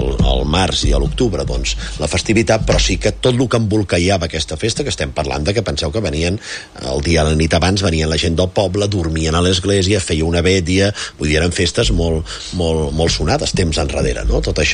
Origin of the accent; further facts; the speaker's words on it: Cardona, Catalonia, Spain; Jo encara quan era petit i vivia a Cardona